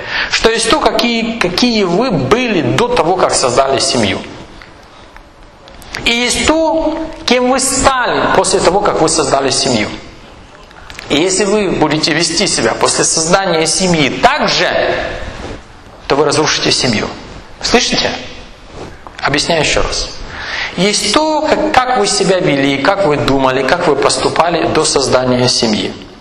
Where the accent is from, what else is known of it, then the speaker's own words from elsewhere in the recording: Kyiv, Ukraine; Но я вырос в Киеве. Я рос в Киеве.